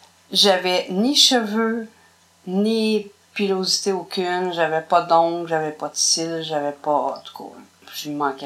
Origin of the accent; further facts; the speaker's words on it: Montreal, Quebec, Canada; born there; Moi, je suis née à Montréal, à l'hôpital, dans ce temps-là, ça existait encore, c'était l'hôpital Sainte-Jeanne-d'Arc.